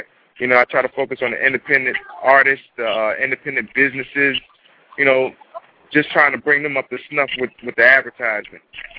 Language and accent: English; Brooklyn, New York, United States; born there; Well, I'm actually born from Brooklyn, New York.